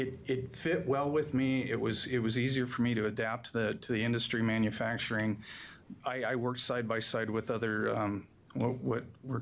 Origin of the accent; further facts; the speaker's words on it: Klamath Falls, Oregon, United States; now in Gladstone, United States; So I was born and raised in Klamath Falls, from some folks that were born and raised in Klamath Falls.